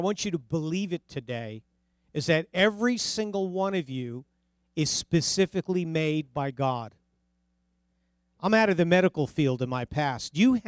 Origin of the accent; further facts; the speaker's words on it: New Jersey, United States; accent: New Jersey; That's my New Jersey accent, sorter.